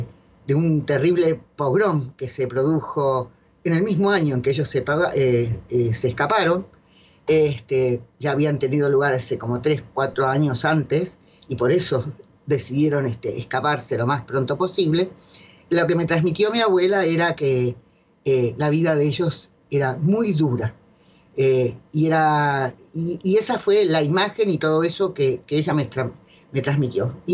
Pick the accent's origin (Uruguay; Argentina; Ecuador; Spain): Uruguay; Rivera; me di cuenta que era mucho más lindo que Rivera, que mi pueblo.